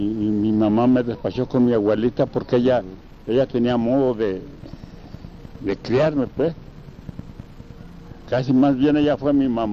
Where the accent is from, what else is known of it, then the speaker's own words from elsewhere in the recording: Tlajomulco de Zúñiga, Jalisco, Mexico; also born or lived in Guadalajara; yo nací en Guadalajara, vivía mi mamá allí. Mi mamá tenía una tortillería, pero estaba un pueblito cerquita hacia allí, que se llama Tlajomulco de Zúñiga